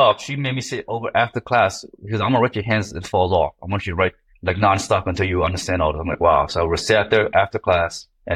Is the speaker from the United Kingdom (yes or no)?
no; North Bergen, New Jersey, United States; I grew up in North Bergen.